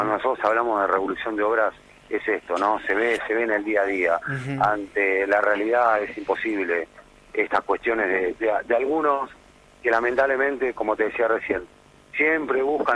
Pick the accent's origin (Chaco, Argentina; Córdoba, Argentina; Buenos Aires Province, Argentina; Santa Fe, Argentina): Buenos Aires Province, Argentina; Lomas de Zamora; como argentino, como lomense, me da mucha tristeza